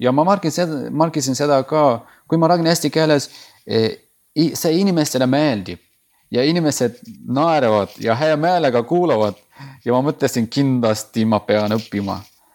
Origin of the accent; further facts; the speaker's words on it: Turkey; Estonian is a second language; moved away as an adult; now in Estonia; olen pärit Türgist. Me tulime siia umbes 2 aastat tagasi mu naisega.